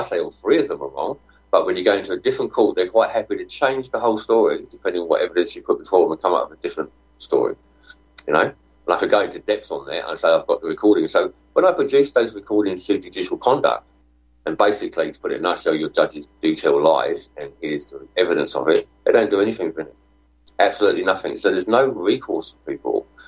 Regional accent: London, United Kingdom; I'm actually from the UK. I'm from London.

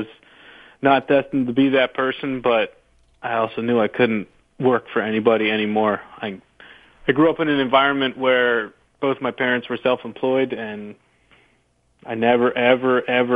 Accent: Princeton, New Jersey, United States; And I grew up in Princeton, New Jersey.

